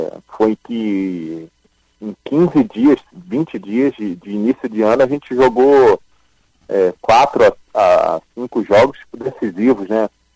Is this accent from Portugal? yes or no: no; Rio de Janeiro, Brazil; now in Porto Alegre, Brazil; eu sou carioca. Minha família é toda do Rio de Janeiro.